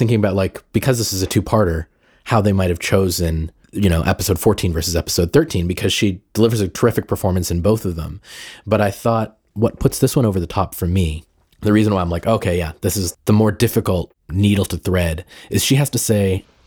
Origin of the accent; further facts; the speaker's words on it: United States; born there; like I'm somehow less American than somebody whose parents aren't from India. I was born here and I'm an American.